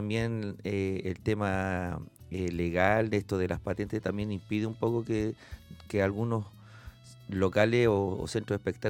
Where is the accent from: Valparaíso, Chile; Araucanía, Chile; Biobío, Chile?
Valparaíso, Chile; born there; nacimos en Valparaíso